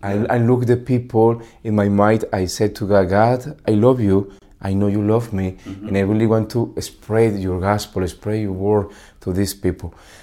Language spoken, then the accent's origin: English; Colombia; English is a second language; now in United States; I agree with you, because I'm from Colombia. My hometown is far away to America.